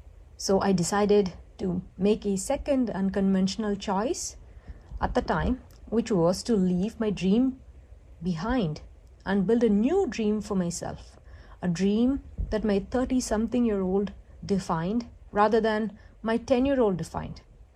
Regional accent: India; growing up in India, there were many opportunities to pursue astronomy in college

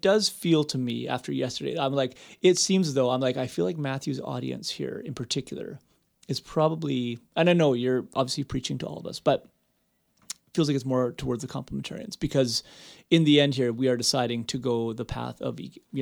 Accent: Canada; I feel like I'm very Canadian

